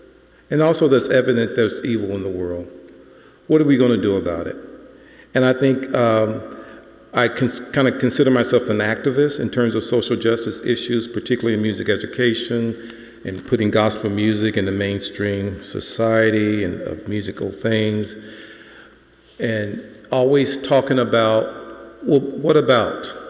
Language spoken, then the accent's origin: English; Louisiana, United States; I remember growing up in Louisiana. We weren't the poorest of the poor, but we were poor.